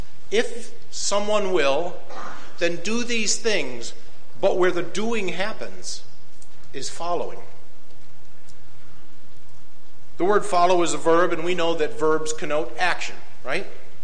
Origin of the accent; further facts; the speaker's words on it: Buffalo, New York, United States; Well, I'm an East Coaster. I moved up here from Buffalo, New York, you know, so I talk fast, I move fast, and so I need to slow myself down sometimes.